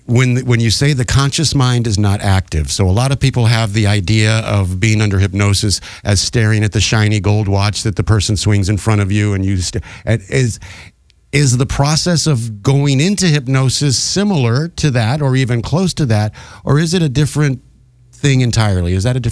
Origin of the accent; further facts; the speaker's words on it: Las Vegas, Nevada, United States; And I grew up in Vegas, and I grew up around a bunch of stage hypnotists